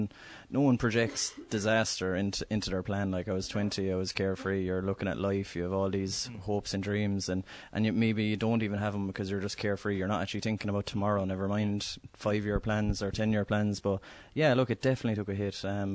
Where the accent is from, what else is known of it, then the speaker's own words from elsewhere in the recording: Ireland; so I'm an Irish Paralympian cyclist. Been on the Irish squad for the last 5 years or so.